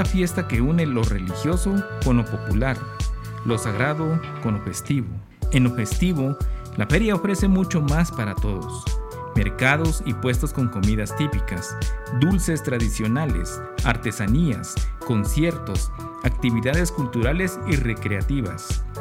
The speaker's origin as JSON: {"language": "Spanish", "country": "Guatemala", "said": "esas tradiciones que nos identifican como guatemaltecos"}